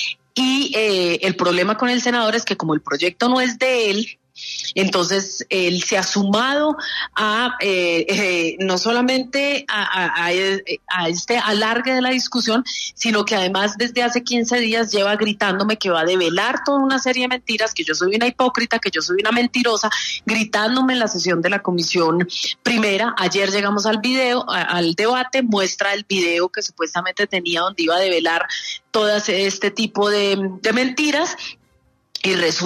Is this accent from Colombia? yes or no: yes; Colombia; cuando somos los congresistas colombianos los que tenemos uno de los más altos salarios